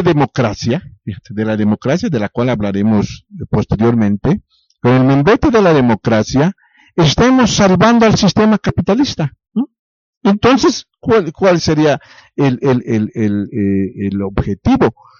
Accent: Mexico; si como pueblo mexicano vamos a hacer un proyecto de país

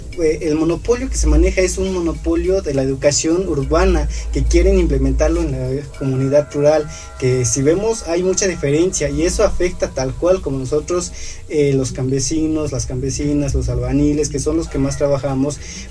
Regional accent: San Miguel Tzinacapan, Puebla, Mexico; vengo de San Miguel Sinacapa, del municipio de Cuetzalan, de la Sierra Norte de Puebla, del estado de Puebla.

